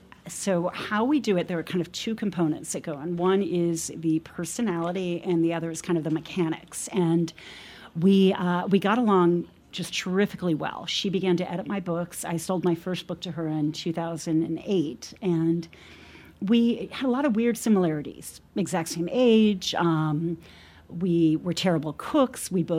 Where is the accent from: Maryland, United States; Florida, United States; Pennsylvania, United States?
Maryland, United States; also born or lived in New York; I was born in New York, but I've lived in Maryland most of my life.